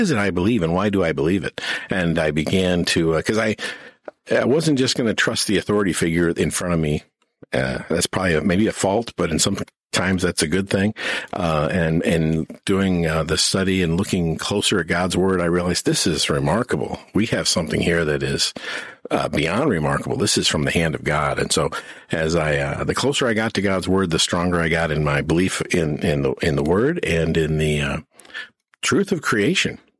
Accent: Ferguson, Missouri, United States; also born or lived in New Melle, Missouri; I grew up in Ferguson, mostly. You know, we left in the fourth grade, moved out to New Melle, Missouri, and grew up the rest of my years out there.

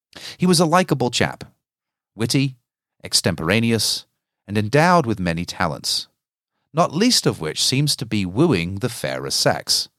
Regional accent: Scotland, United Kingdom; accent: Scottish; I must beg your forgiveness for my Scottish accent.

